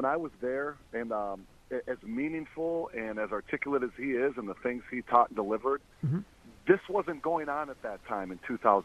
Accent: Minneapolis, Minnesota, United States; Yeah, I mean, I grew up in Minneapolis too.

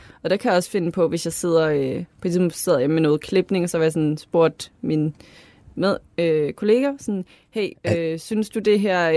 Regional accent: Zealand, Denmark; fordi at jeg er fra Lolland

